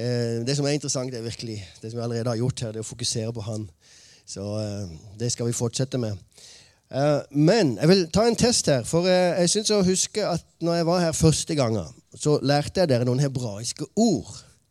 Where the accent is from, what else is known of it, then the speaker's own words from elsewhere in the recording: Mandal, Agder, Norway; Så jeg kommer fra nære. Lenger sør. Sør. Mandal.